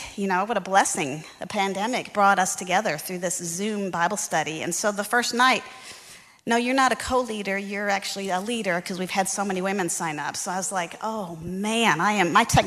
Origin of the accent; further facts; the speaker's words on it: Michigan, United States; I was raised in the church. In fact, I feel like I'm at my Southern Baptist roots growing up in Michigan, where they'd have testimony night